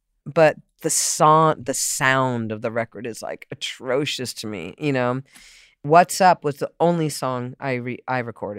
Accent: San Diego, California, United States; also born or lived in Boston; I grew up in San Diego. I was born in Boston, but I was only 1 year.

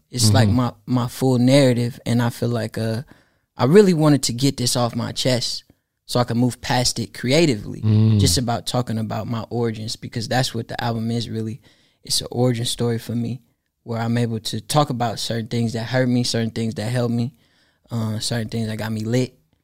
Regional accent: Oakland, California, United States; It's called … that is the address of the house that I grew up in Oakland.

